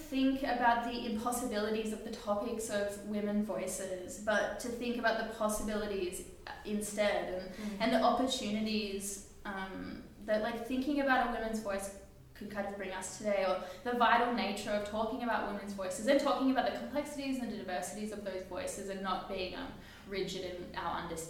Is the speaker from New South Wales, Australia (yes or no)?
no; Melbourne, Victoria, Australia; I can laugh about that because I'm also from Melbourne.